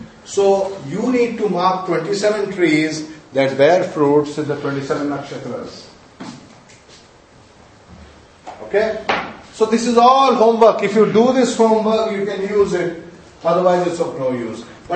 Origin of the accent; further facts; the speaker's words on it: Odisha, India; I'm from Orissa. Our wealth was known by the amount of coconut trees we have.